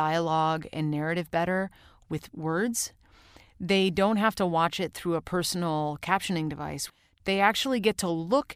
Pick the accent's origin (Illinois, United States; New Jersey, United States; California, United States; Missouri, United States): Missouri, United States; St. Louis; also born or lived in Rochester, New York; when I was growing up in St. Louis and Rochester, New York, in both places, we had a darkroom.